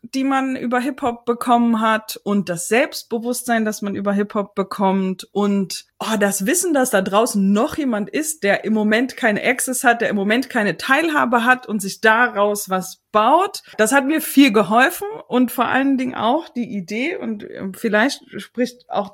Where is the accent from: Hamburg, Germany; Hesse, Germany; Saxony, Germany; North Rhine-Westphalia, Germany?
Saxony, Germany; Chemnitz; Ich komme aus Chemnitz, da sind jetzt nicht so viele unterwegs.